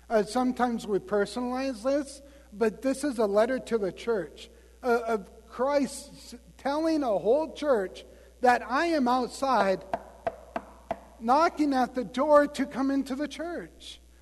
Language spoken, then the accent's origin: English; Tioga, North Dakota, United States; Yes, everybody is in T-shirts, and the ground is not white. I'm from Tioga, North Dakota. It's hard to get used to.